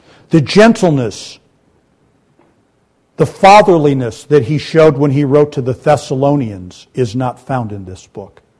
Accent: Michigan, United States; also born or lived in Ohio; I was born in Ohio and raised in Michigan.

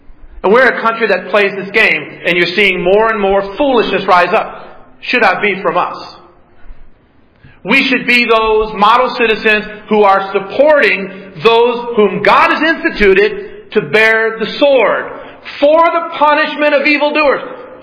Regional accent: Detroit, Michigan, United States; I grew up in the 60s, and in the 60s, growing up in Detroit, we had the Detroit riots.

